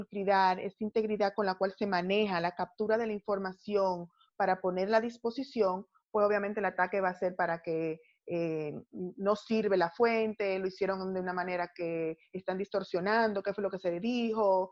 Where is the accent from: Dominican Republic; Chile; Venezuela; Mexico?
Dominican Republic; como mujer y como dominicana también